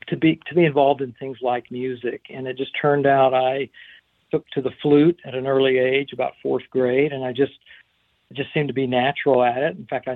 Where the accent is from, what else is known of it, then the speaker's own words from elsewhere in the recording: Dallas, Texas, United States; Yeah, I was raised in Dallas, Texas. And I don't mind saying I was born in 1956.